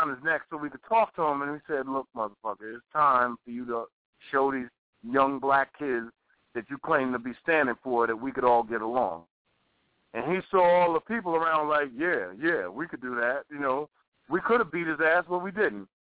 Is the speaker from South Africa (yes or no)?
no; Queens, New York, United States; he ain't on the same level as … with me because I'm from Queens.